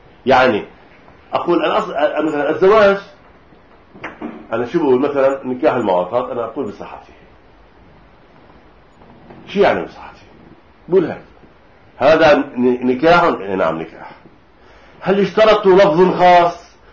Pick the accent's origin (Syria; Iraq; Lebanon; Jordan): Lebanon; عندنا بلبنان من أصعب ما يكون من 30 سنة فقط